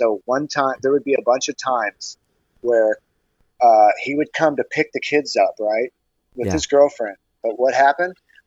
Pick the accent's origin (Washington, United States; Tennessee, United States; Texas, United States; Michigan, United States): Texas, United States; San Antonio; also born or lived in California; So I was born in California. Then we moved to San Antonio in like 71, 72.